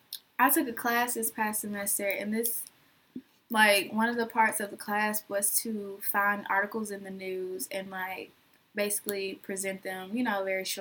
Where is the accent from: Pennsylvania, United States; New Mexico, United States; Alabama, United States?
Alabama, United States; Being that we are from Alabama, you know.